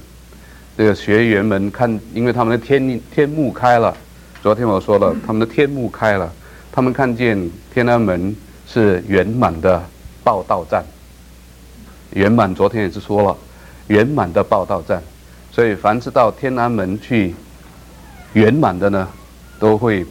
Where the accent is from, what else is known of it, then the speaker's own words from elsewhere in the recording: Singapore; 我从新加坡来，新加坡一个很小的岛